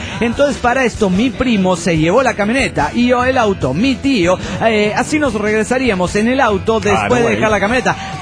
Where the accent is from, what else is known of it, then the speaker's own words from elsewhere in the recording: San Pedro Sula, Cortés, Honduras; born there; Yo me voy a Honduras a casarme, que es mi tierra natal, la tierra que me vio nacer. Y para que no digan que yo no molesto parejo, la ceremonia no será en mi ciudad natal, en San Pedro Sula